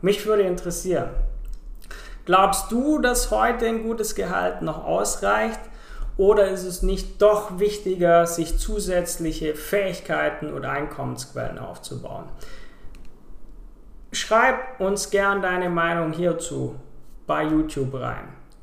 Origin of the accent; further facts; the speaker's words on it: Baden-Württemberg, Germany; Ich komme ja aus der Bodenseeregion, wo ZF ein großer Arbeitgeber ist.